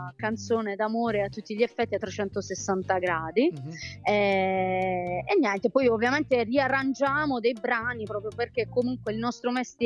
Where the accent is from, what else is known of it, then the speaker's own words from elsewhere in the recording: Bitonto, Apulia, Italy; io sono di Bitonto e da quando sono piccola canto